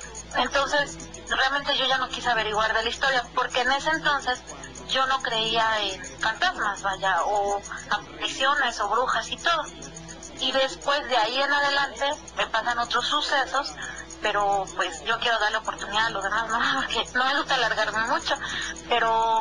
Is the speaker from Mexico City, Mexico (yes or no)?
no; Veracruz, Mexico; soy de Veracruz y allá se reza.